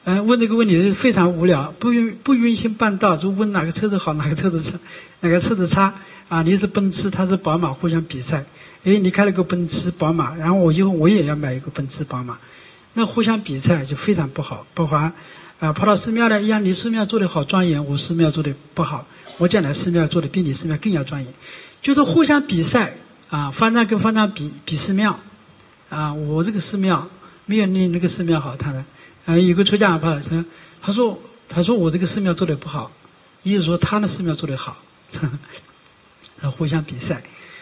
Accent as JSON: {"language": "Chinese", "country": "China", "said": "所以那时候我们中国人的思想真的很好"}